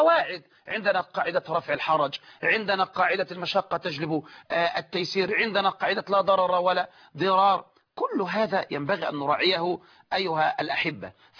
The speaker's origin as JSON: {"language": "Arabic", "country": "Egypt", "said": "وبالمناسبة أنبه لمسألة هنا وهي مسألة مشهورة عندنا في مصر"}